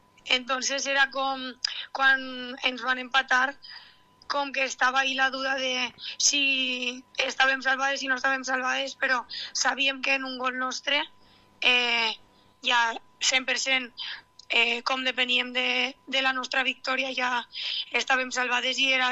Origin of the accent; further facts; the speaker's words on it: Vila-real, Valencian Community, Spain; per a la gent que som de Villarreal i que som del Villarreal